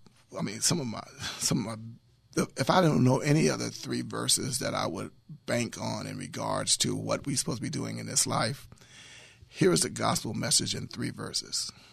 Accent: Louisiana, United States; moved away; You mean my school that I attended when I came from Louisiana and went to 74th Street School, then to Horace Mann?

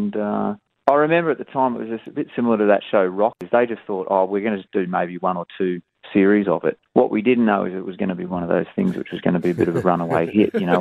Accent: Australia; growing up in Australia, really, and those things were very relevant to a young, early 20s kid

